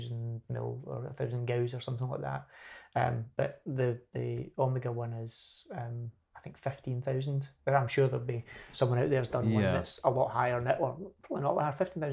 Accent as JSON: {"language": "English", "region": "Scotland", "country": "United Kingdom", "said": "It's like I'm Scottish."}